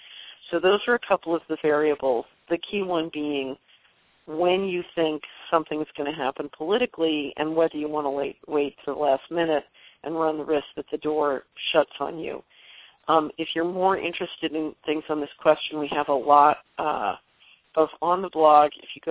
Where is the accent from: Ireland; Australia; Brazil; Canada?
Canada; I'm a Canadian. I've long felt that we exist as a country in name only.